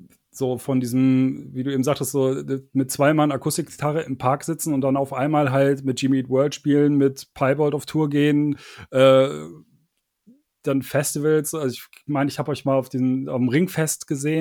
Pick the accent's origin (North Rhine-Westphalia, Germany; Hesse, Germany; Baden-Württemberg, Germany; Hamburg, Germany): North Rhine-Westphalia, Germany; Bonn; Also ich komme ja hier eigentlich aus Bonn